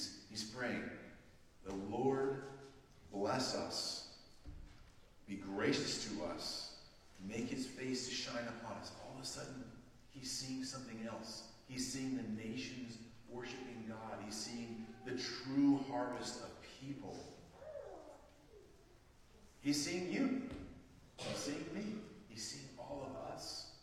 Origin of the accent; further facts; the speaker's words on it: California, United States; I grew up on the West Coast as a teenager in California.